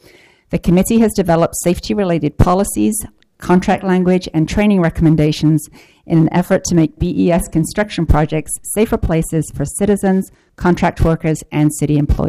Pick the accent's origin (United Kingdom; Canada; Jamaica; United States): United Kingdom; England; accent: English; Everything that I've said wrong can be put down to my English accent.